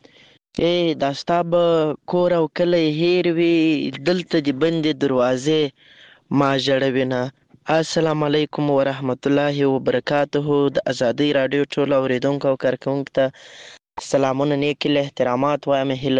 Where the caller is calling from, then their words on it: Lashkar Gah, Helmand, Afghanistan; accent: Helmandi; له هلمند مرکز لشکرګاه ښاره پیغام درته پرېږدم